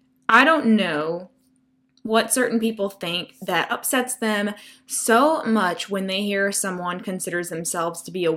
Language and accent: English; the South, United States; I grew up in the South, and most of my family members grew up in the church